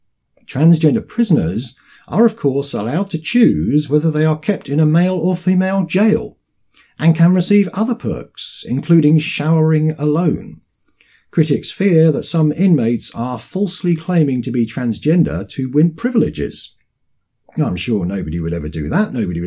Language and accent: English; United Kingdom; Now, in Britain, we were given a referendum, which I think sort of kept the lid on things.